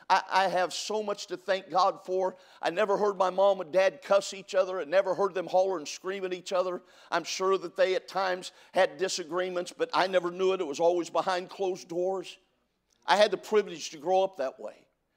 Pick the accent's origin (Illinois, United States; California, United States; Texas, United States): California, United States; I grew up in California. It's okay, I got over it.